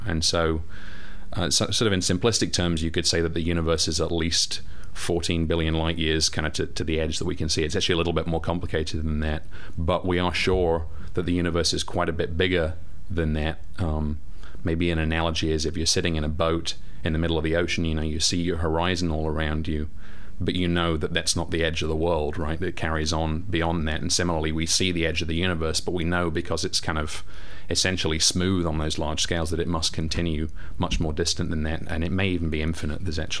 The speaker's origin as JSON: {"language": "English", "country": "United Kingdom", "accent": "English", "lives_now": "United States", "said": "I'm trying to kind of maintain the English accent a little bit as much as I can."}